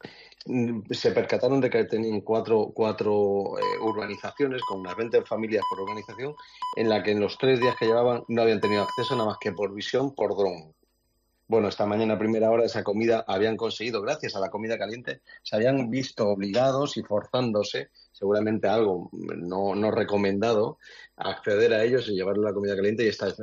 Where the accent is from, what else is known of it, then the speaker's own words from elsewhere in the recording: Denia, Valencian Community, Spain; also born or lived in Cáceres; yo nací en Gerandía, la verdad, Cáceres, pero me vine siendo un crío aquí a Denia directamente y me considero evidentemente de aquí, mis hijos son de aquí